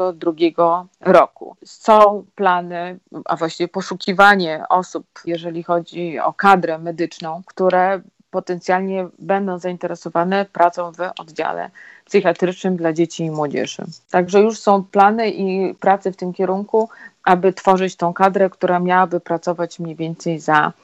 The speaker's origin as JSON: {"language": "Polish", "town": "Białystok", "region": "Podlaskie Voivodeship", "country": "Poland", "tie": "born or raised there", "lives_now": "Warsaw, Poland", "said": "Ukończyłam Białostocki Uniwersytet Medyczny, jeszcze wtedy była Białostocka Akademia Medyczna. Zgadza się z tym rodowitą białostoczanką, jednakże względy osobiste spowodowały to, że mieszkam obecnie w Warszawie."}